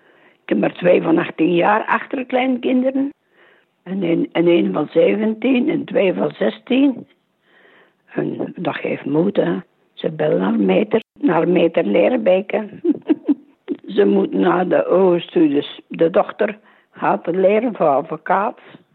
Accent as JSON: {"language": "Dutch", "country": "Belgium", "said": "Ik ben van Brabant. Ik ben in het rusthuis van het Heilig Hart van Kortrijk. Ik ben 90 jaar."}